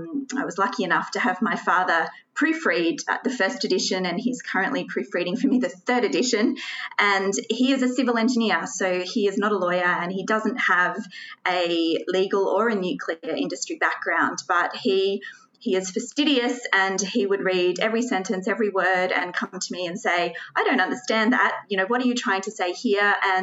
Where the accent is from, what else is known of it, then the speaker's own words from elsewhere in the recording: Australia; I'm an Australian. I grew up in Australia. I went to Sydney University